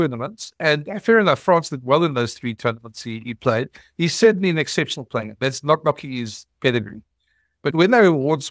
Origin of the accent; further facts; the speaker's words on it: South Africa; Well, as a South African